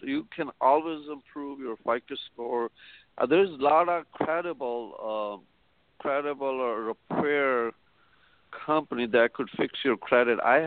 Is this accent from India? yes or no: yes; India; even I'm an Indian, I still would be cautious to invest my money in India, regardless.